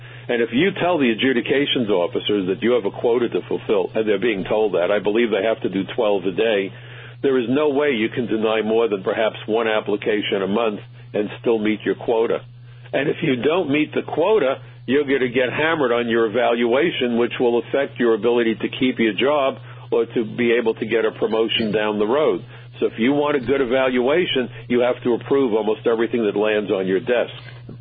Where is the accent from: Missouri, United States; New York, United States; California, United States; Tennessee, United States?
New York, United States; what really upsets me tremendously, as a New Yorker, the ashes from 9/11 landed on my home.